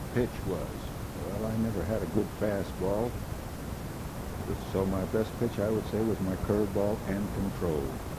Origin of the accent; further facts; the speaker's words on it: Mill Valley, California, United States; I was born in Mill Valley, California in 1908. That's across the bay from San Francisco. And I attended grammar school in Mill Valley